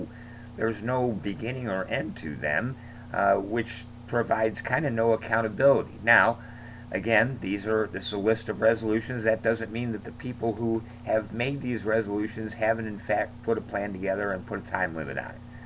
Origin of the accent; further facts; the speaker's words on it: Chicago, Illinois, United States; from Chi-Town.